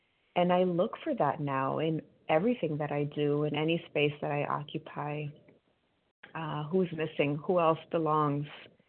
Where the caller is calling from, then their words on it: Queens, New York, United States; I'm calling from New York in Queens.